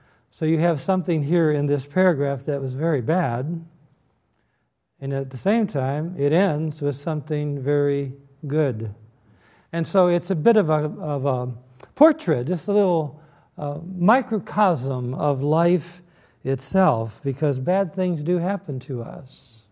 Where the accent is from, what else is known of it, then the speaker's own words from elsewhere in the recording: Detroit, Michigan, United States; you didn't have the joy of growing up in Detroit and under the sound of the great voice of the Great Lakes, WJR Detroit.